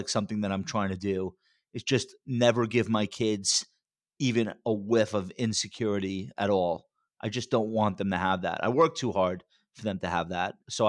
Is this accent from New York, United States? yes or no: yes; New York, United States; But I grew up in Nassau County, which is on Long Island. It's one of the wealthiest counties in America.